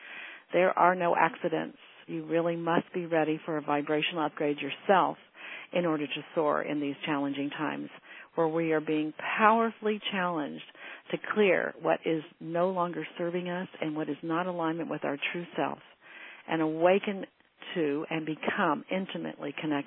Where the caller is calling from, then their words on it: California, United States; I'm live from California.